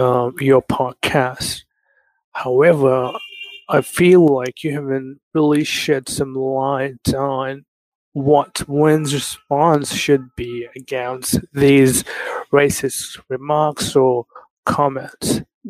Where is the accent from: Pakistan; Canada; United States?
Pakistan; I'm from Pakistan.